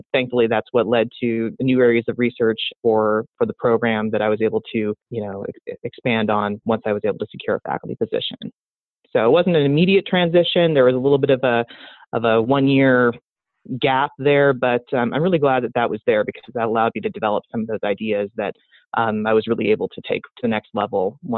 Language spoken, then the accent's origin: English; Washington, United States; So I grew up in Washington State, but most of our family lives in Minnesota and North Dakota.